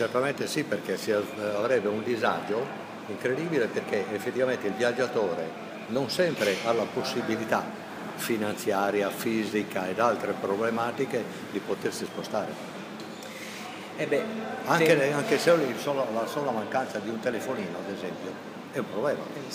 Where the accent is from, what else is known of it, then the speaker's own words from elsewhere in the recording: Sardinia, Italy; Io sono sardo